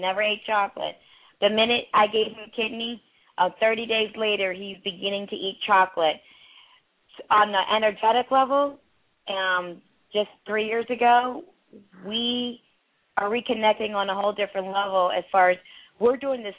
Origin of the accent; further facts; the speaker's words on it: India; I come from a family of doctors. I'm from India, okay?